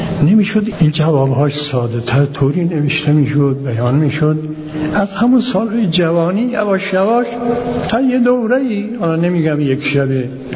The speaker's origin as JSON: {"language": "Persian", "region": "Yazd", "country": "Iran", "tie": "born or raised there", "also_born_or_lived": "Najaf / Qom", "said": "اینایی که میگم تا حالا مربوط به شهر خودمون یزد، بعدش مدتی نجف بودیم و برگشتیم قم"}